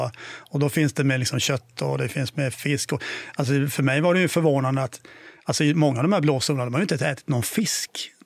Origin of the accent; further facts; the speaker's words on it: Småland, Sweden; jag är ju från Småland från början